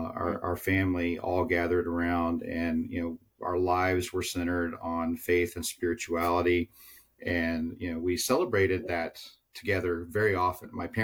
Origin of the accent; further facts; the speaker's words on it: South Carolina, United States; born there; accent: Southern; also born or lived in Seattle; I was born in South Carolina. For those of you that don't hear the Southern accent very often, it's because I lived on the West Coast for about 8 years in Seattle in my 20s